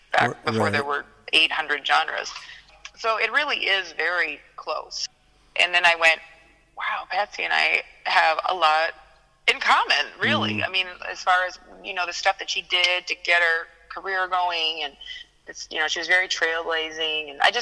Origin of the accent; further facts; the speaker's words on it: Wisconsin, United States; Like I said, growing up in Wisconsin, just kind of always been there around me.